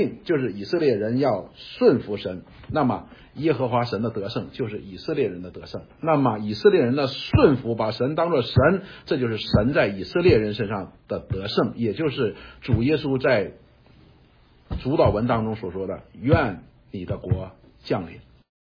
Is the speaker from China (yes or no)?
yes; China; 我们中国人